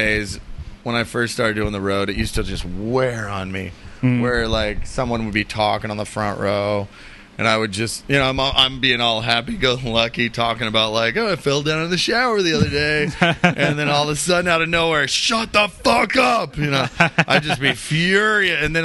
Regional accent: Tulsa, Oklahoma, United States; But I'm from Tulsa.

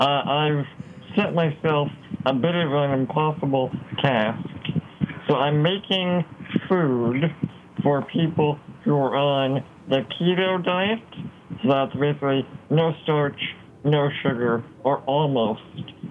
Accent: Canada; I'm from Canada.

